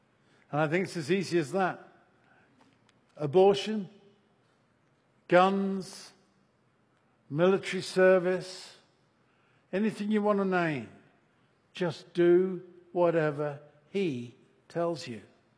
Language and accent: English; United Kingdom; As a Brit, I understand why you would want the Second Amendment to dispose of the British.